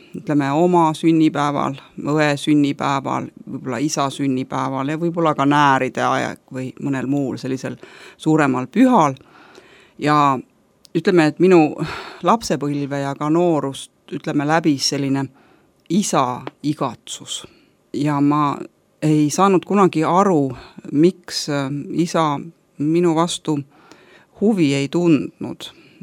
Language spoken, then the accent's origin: Estonian; Tallinn, Harju County, Estonia; moved away as an adult; now in Finland; muidu olen pärit Tallinnast ja Soome siis sattusin 18 aastat tagasi, kuna töötasin vanglas, Murru vanglas